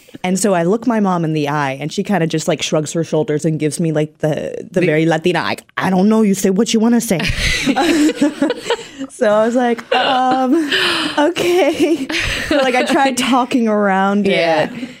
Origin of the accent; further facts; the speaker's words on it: New York City, New York, United States; So I grew up in New York City and my mom is first generation in New York City. But my grandparents are from Puerto Rico and it's the same on my father's side as well.